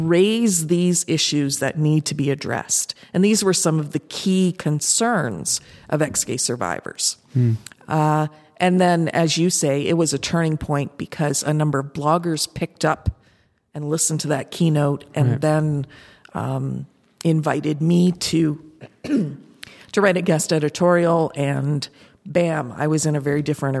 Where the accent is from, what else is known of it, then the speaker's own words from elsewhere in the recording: Canada; But again, being Canadian, same-sex marriage had passed in 2005 federally.